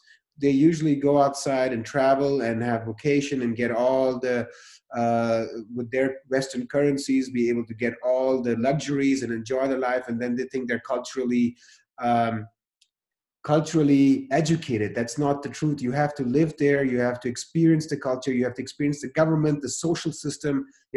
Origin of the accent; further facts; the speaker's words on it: Pakistan; moved away; I come from Pakistan, right? I lived there 13 years. I've seen really bad stuff happen there. I wasn't part of it. I luckily grew up in a privileged background, family and stuff.